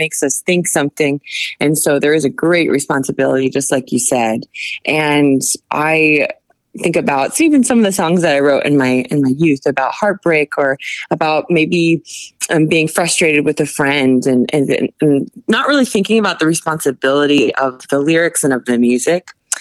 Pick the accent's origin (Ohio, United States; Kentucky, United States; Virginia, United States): Virginia, United States; So I grew up in Virginia, and played at a lot of churches and little festivals, grew up playing bluegrass music with my family.